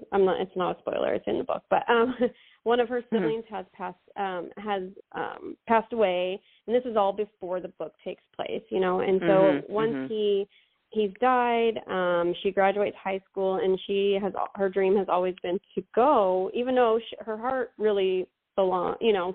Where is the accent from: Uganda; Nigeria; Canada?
Canada; also born or lived in Washington / Oregon; now in Texas, United States; I was born in Canada, raised there for a bit, and still Canadian, I don't have my citizenship here yet, so still Canadian. We spent time in Washington, and then we ended up in Oregon for about 15 years